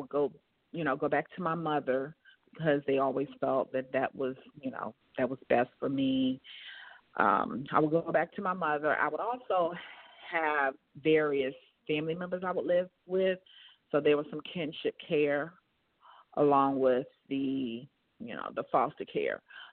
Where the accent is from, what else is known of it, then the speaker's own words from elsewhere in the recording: Newport News, Virginia, United States; now in Charlotte, United States; Well, I am originally from the Hampton, Newport News area of Virginia. And I came to Charlotte about 13 years ago.